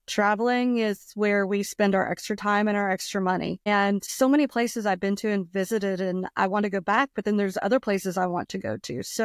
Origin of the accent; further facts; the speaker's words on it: the South, United States; accent: Southern; Did my Southern accent like?